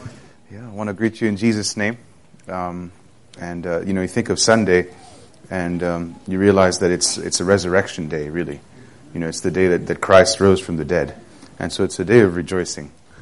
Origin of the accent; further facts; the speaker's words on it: Qatar; English is a second language; also born or lived in France; I'm originally French, my parents are French. I grew up in Qatar, because they were teaching there, and so I mingled with Muslims most of my, all of my childhood, and my teen years.